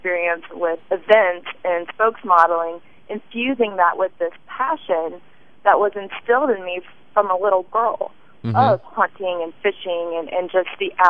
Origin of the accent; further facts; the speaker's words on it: Platte City, Missouri, United States; I was raised in outside of Platte City. I went to Platte County R3 High School.